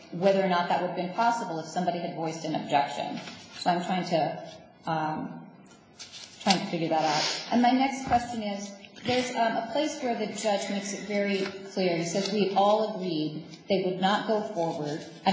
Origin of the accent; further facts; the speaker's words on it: Alaska, United States; So, since I'm from Alaska, I don't know about the local custom